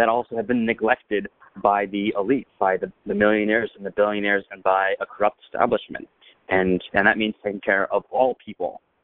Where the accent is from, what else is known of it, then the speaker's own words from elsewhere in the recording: New York, United States; as a New Yorker, I'm not as connected to the land as I would like to be